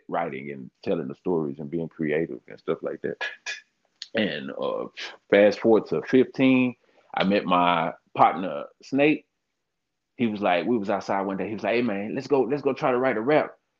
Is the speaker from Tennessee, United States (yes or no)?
yes; Memphis, Tennessee, United States; I'm from Frazier in Memphis, you know what I'm saying? Shout out North Memphis, Frazier, New Homes, and the Grove.